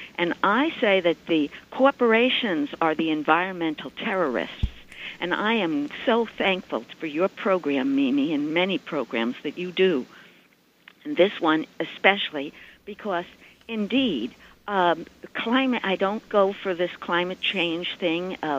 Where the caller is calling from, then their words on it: Brookhaven, New York, United States; I'm calling from Suffolk County, Long Island, and I'm calling from the working-class town, a white, mostly white, working-class town of Brookhaven Town